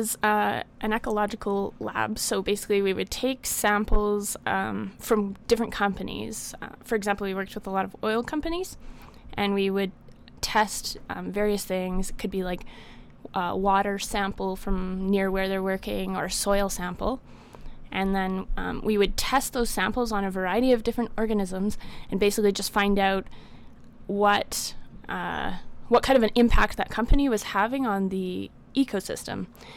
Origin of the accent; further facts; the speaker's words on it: Calgary, Alberta, Canada; I was born and raised here in Calgary, Alberta. So we're a rarity, I think.